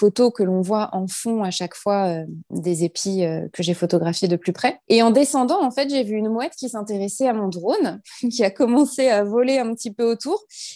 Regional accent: Normandy, France; parce qu'en tant que Normande, je suis venue plusieurs fois dans ma vie à Oulgat et sur la côte

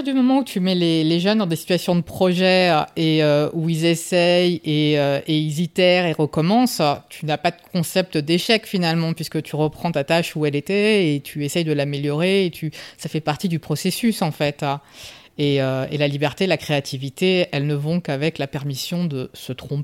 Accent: Nancy, Grand Est, France; J'ai grandi à Nancy, je suis allée en fac de droit

